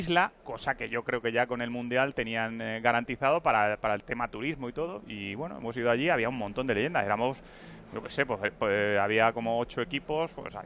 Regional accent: Cilleros, Extremadura, Spain; Mi pueblo extremeño, Cilleros.

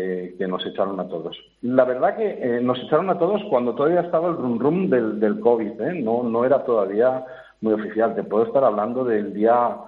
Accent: Asturias, Spain; moved away; yo soy de Asturias, ¿no? Pero ya hace muchos años que me fui, ¿no?

